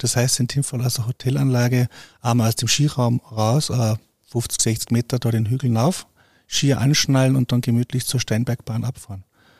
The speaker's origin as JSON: {"language": "German", "country": "Austria", "said": "so ein bisschen das Dach hier bei uns in Österreich."}